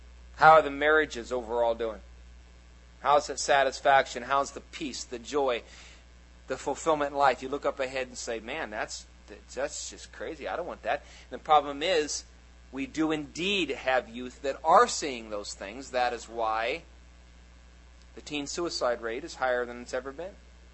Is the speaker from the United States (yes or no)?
yes; United States; Hey, I love being American. I really do. I don't want to live in any other country on earth.